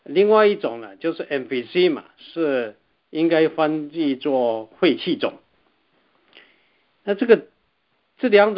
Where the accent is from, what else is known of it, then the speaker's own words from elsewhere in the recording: Taiwan; moved away as an adult; now in United States; 我是来自台湾毕业于清华大学化学系，来美国以后啊，